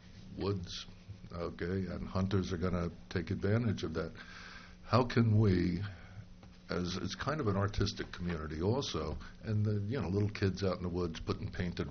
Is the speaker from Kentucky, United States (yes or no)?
no; New Egypt, New Jersey, United States; And I grew up in New Egypt, so I was a hunter at one point in time.